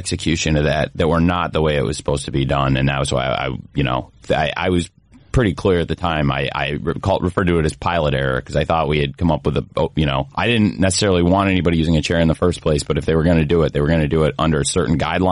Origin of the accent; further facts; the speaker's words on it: Illinois, United States; It's pretty cool because I'm from Illinois.